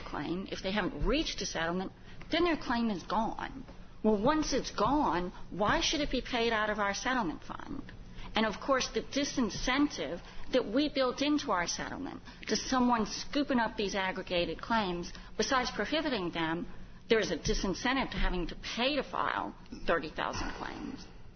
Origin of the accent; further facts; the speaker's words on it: New Orleans, Louisiana, United States; I'm from New Orleans. We have lots of class actions.